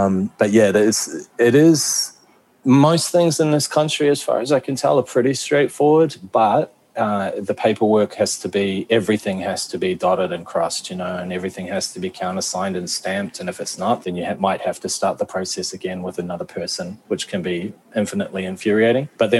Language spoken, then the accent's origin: English; New Zealand; being a New Zealander who learnt how to pronounce Māori words much better because of my understanding of the Japanese pronunciation